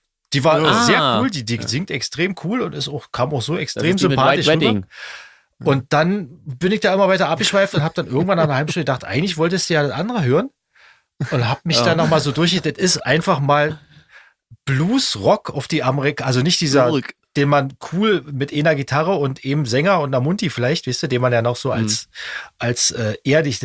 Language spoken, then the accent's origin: German; Austria; aber ich bin ja aus Österreich.